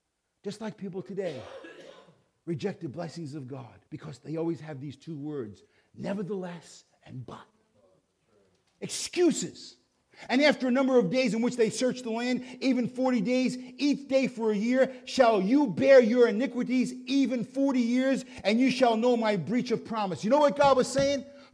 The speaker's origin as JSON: {"language": "English", "town": "Brooklyn", "region": "New York", "country": "United States", "tie": "born there", "said": "Man, I was born in Brooklyn, New York."}